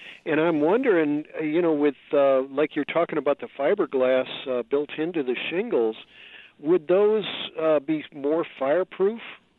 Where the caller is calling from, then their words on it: California, United States; No, I'm calling you from California.